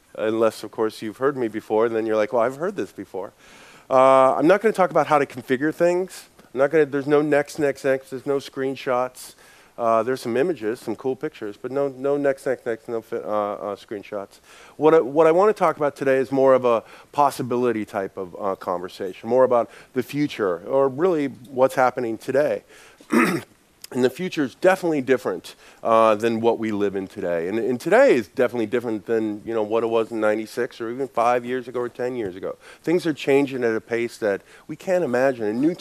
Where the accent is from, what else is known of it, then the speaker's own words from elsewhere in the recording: United States; I'm an American, and we just speak one language really poorly